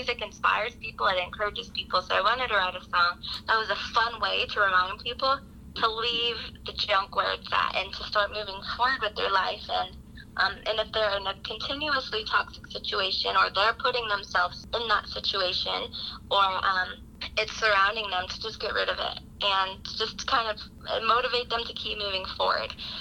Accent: Kansas, United States; And I say, "Oh, I'm from Southwest Kansas."

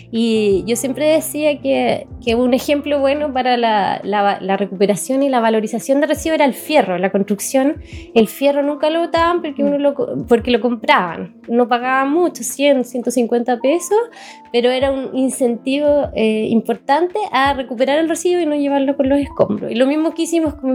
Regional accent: Pucón, Araucanía, Chile; Nosotros venimos de Pucón y hubo un desarrollo inmobiliario importante

